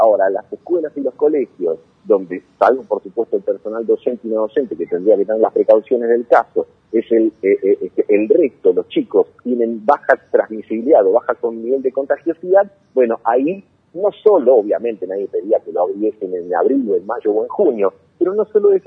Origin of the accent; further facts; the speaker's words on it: Buenos Aires, Argentina; vuelvo a mi patria chica, a la ciudad de Buenos Aires.